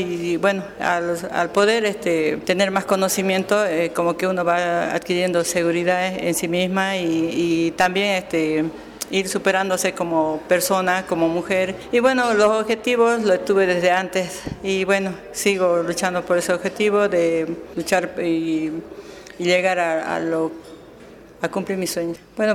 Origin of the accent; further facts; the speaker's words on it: Bermejo, Tarija, Bolivia; vengo del municipio de Bermejo.